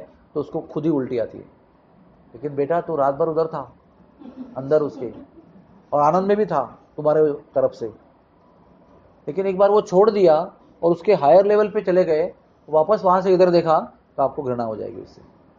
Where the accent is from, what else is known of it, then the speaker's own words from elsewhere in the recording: South India, India; मैं south Indian हूँ